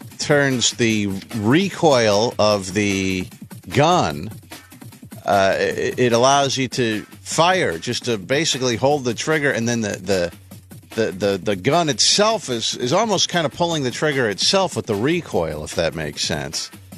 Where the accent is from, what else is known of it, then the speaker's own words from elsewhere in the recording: Las Vegas, Nevada, United States; I grew up in Las Vegas. If you're a multimillionaire, you're likely not living in Mesquite.